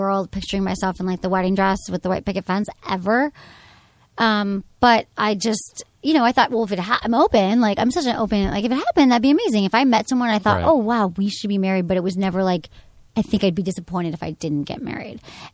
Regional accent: Birmingham, Michigan, United States; I am from Michigan.

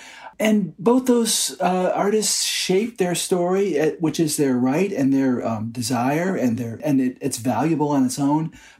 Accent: Detroit, Michigan, United States; I'm from Detroit. I'm from the Midwest. There's definitely a certain rising above your raising kind of vibe.

